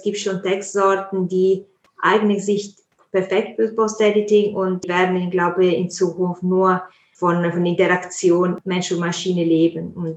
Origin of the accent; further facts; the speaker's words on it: Italy; German is a second language; now in Munich, Germany; ich komme ursprünglich aus Italien.